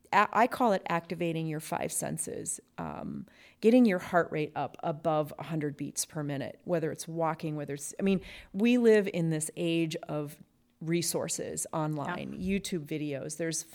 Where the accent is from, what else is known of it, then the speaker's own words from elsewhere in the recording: Midwest, United States; I grew up in the Midwest, and my grandparents owned a farm. And they had a huge farmhouse, 3 stories, huge.